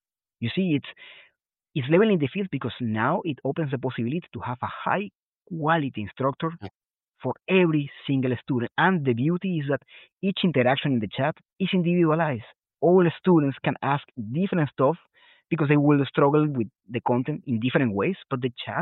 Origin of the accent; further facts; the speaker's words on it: Venezuela; let's go back to my home country in Venezuela